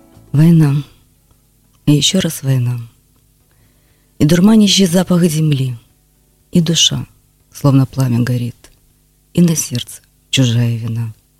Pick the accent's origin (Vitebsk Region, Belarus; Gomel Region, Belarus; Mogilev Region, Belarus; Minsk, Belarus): Gomel Region, Belarus; Gomel; moved away; Город я, Гомель я очень люблю. Так как вот я, ты уже говорил, что я в семье военнослужащих. Мы на долгое время уехали из Гомеля на Дальний Восток, колесили там по разным городам. И я всегда мечтала вернуться назад.